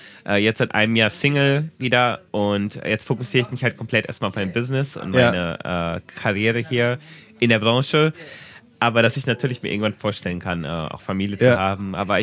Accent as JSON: {"language": "German", "country": "Germany", "lives_now": "Japan", "said": "Natürlich ist es für mich als Deutscher dann manchmal, wo ich denke, dadurch, dass ich mich ein bisschen darüber aufrege."}